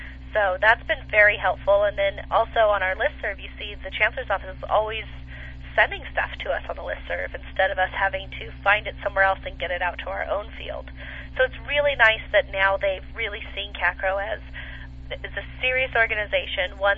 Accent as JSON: {"language": "English", "town": "Simi Valley", "region": "California", "country": "United States", "tie": "born or raised there", "said": "I grew up in Simi Valley, California, a little suburb north of Los Angeles. Very small, quaint town. Loved it."}